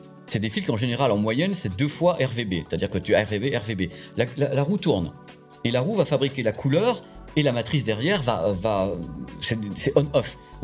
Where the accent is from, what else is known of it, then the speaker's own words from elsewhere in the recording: Normandy, France; Moi, je suis normand, on a des grandes salles aussi